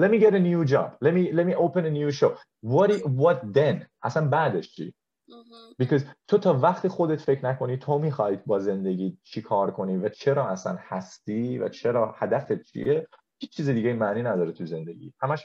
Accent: Shiraz, Fars, Iran; born there; چرا من سال 1986 به دنیا آمدم؟ چرا؟ چرا من در شهر شیراز به دنیا آمدم؟

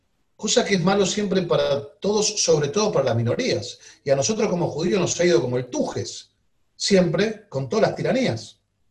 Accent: Argentina; born there; Así que yo amo mi tierra, porque nací acá, y amo mi tierra porque además es una tierra que con el funcionamiento democrático y republicano le dio lugar a toda una generación de argentinos

